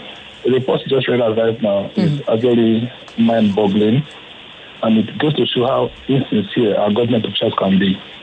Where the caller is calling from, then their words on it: Ibafo, Ogun, Nigeria; I'm calling from Ibafo.